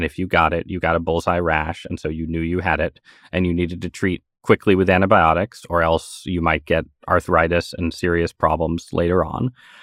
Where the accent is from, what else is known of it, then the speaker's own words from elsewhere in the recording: New England, United States; I'm from New England, right?